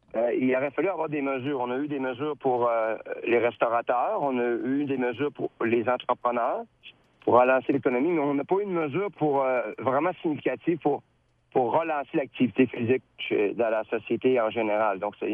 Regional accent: Quebec, Canada; Chez nous, au Saguenay, ça a commencé le 4 novembre, ça s'est terminé le 4 avril. 6 mois de neige.

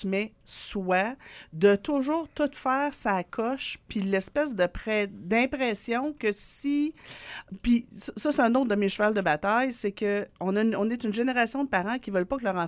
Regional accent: Thetford Mines, Quebec, Canada; moi, chez nous, là, je viens de Thetford-Mind. Mon père travaillait à la mine, puis ma mère était à la maison à temps plein.

